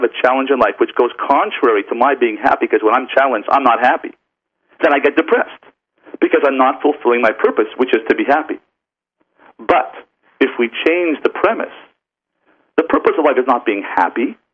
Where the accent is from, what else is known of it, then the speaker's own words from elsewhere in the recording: Canada; I come from Canada